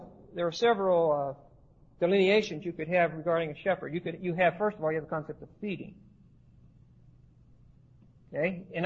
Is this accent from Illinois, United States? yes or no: no; Pennsylvania, United States; I'm from Pennsylvania. We've got all kind of state land, just like Colorado.